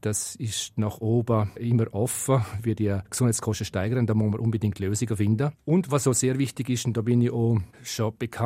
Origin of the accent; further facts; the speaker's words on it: Mauren, Liechtenstein; now in Schellenberg, Liechtenstein; Ich bin quasi Doppelbürger von Mura-Schellenberg. Ich bin in Mura aufgewachsen und wohne seit 20 Jahren im Schellenberg.